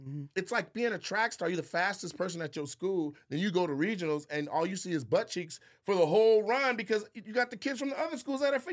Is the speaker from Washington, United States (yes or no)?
yes; Seattle, Washington, United States; I'm from Seattle. We don't have an urban comedy scene like that.